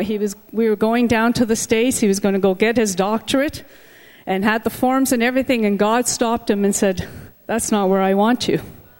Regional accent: Quebec, Canada; moved away as an adult; We pastor a French church in Montreal, and I come personally from Quebec myself and left at the age of 19 to go to Bible college

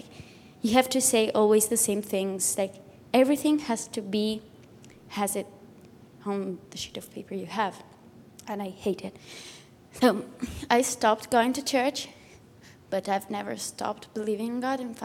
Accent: Italy; English is a second language; I'm from Italy. And I'm 18. Doesn't matter. 19. And mine, it's a Christian family, so I was born with the idea of God and everything.

